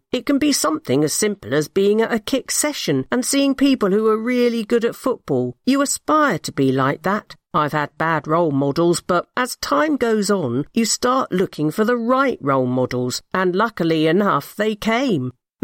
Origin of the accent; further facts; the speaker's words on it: Hackney, London, United Kingdom; When you become a teenager, it's a bit different. I moved from Hackney to North London.